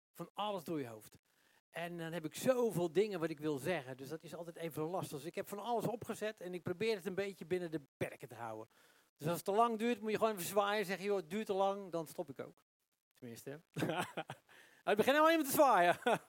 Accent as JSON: {"language": "Dutch", "region": "Groningen", "country": "Netherlands", "moved": "as an adult", "said": "Ik kwam uit Groningen, uit een klein dorpje uit Groningen. En dan kom je daar in Amsterdam."}